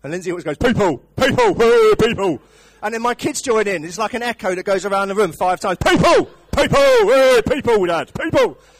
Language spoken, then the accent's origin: English; London, United Kingdom; I've adopted the north as my home, and hopefully the north has allowed me to do that. But originally, I grew up in London. That's where I'm from. My accent has softened a little bit